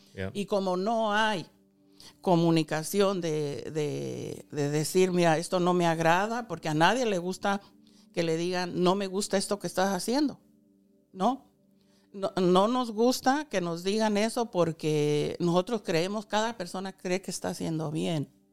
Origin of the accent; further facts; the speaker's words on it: Mexico; moved away; cuando yo vine de México, yo no había oído hablar nada de ninguna religión, nomás donde yo estaba acostumbrada.